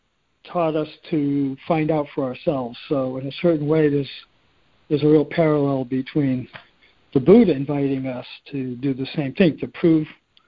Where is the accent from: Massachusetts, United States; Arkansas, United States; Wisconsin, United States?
Massachusetts, United States; Boston; I was just enjoying the previous caller because I was raised from Boston. I was looking for some kind of accent, but I didn't hear it.